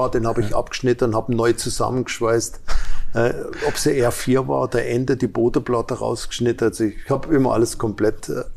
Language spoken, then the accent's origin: German; Baden-Württemberg, Germany; da, wo ich herkomme, gibt es keine amerikanischen Autos. Wenn Glück gehabt hast, ist vielleicht mal ein amerikanisches Auto durchs Dorf gefahren, weil das in der Nähe von der Schweizer Grenze war.